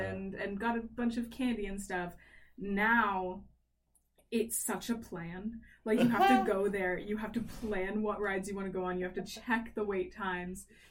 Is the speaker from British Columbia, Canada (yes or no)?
no; Toronto, Ontario, Canada; So I because I grew up in Toronto